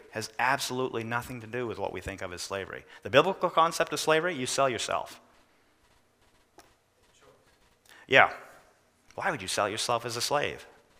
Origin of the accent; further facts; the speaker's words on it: Scotland, United Kingdom; That's right. I'm Scottish. That's terrible. I am. I am descendant of slaves.